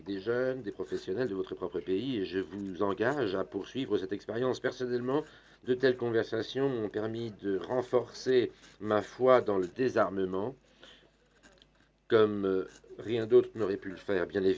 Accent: Germany; French is a second language; je viens d'Allemagne.

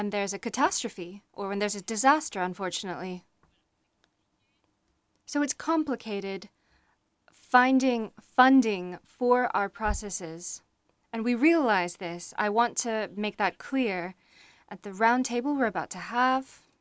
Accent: France; English is a second language; I come from France, and right now, I should say my director's here somewhere in the room

